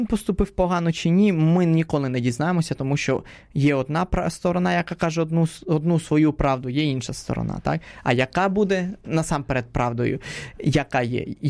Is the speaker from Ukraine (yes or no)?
no; Spain; Ukrainian is a second language; Я як іспанець поставив би Іспанію.